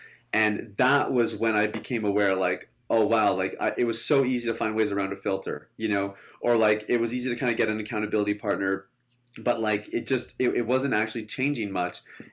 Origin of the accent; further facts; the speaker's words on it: Canada; I grew up in Canada. I guess I'm like a first generation Canadian. Both of my parents immigrated. My dad is a pastor, and he's a third generation pastor.